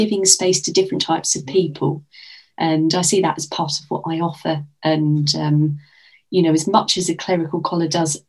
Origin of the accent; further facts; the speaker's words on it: Cheshunt, East of England, United Kingdom; also born or lived in Enfield; So I was born in Enfield. Quite proud of having been born in Enfield for no particular reason other than I was. And I grew up in Hertfordshire, a place called Cheshunt